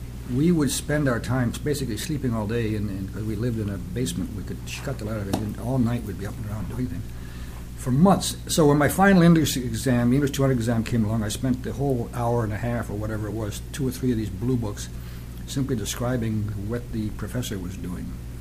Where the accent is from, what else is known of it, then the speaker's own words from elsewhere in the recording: Vermont, United States; Anyway, so I was brought up in New England, basically, Vermont, essentially.